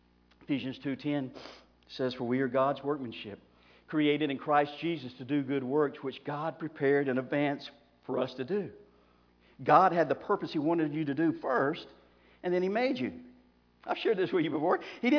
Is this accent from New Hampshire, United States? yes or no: no; Florida, United States; it wasn't a mountain, it was like a hill, but I'm from Florida, right? So it was a mountain.